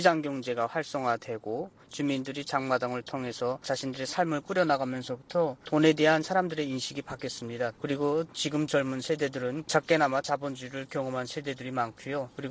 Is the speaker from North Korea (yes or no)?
yes; North Korea; moved away as an adult; 저는 북한에서 태어나서 금성학원을 다니면서 음악을 좀 배웠고요.